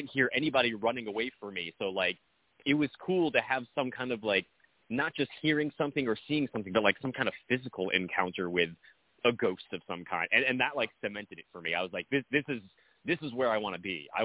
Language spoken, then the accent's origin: English; New Jersey, United States; Ever since I was a kid, you know, I was growing up in New Jersey, and New Jersey has a lot of its own ghost legends and, like, local legends.